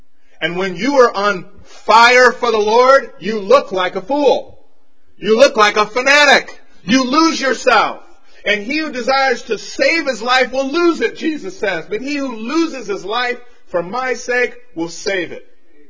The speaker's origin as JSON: {"language": "English", "country": "United States", "said": "Why is it that me as an American can fly down to the Dominican Republic, then go to Haiti, a place I've never been to before"}